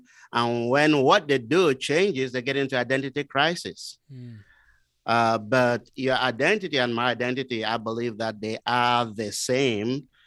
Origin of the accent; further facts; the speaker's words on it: Cameroon; moved away as an adult; also born or lived in Nigeria; I was born and raised in Cameroon, so I moved to Nigeria.